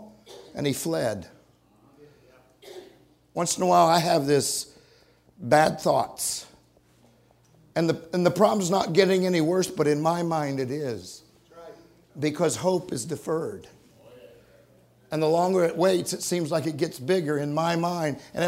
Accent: California, United States; I know I'm from California.

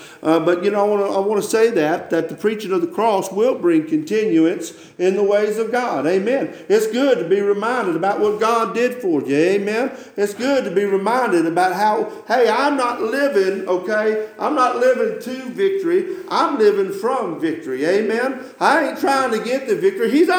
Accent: Alabama, United States; You know, I'm from Alabama. I ain't accustomed to driving on these icy roads.

